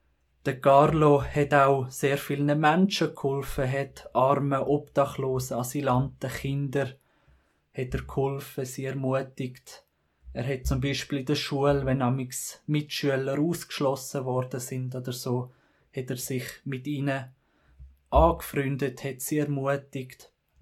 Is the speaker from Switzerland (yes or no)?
yes; Buochs, Nidwalden, Switzerland; now in Chur, Switzerland; Ich bin jetzt 26 Jahre alt. Ich komme aus dem Kanton Nidwalden, aus Buechs und studiere momentan Theologie in Chur und habe auch vor, Priester zu werden und wohne darum jetzt auch im Priesterseminar in Chur.